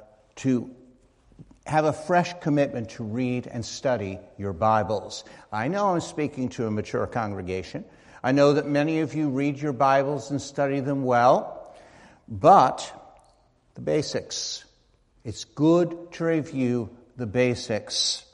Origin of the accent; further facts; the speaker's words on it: Long Island, New York, United States; I am a native New Yorker. I grew up on Long Island.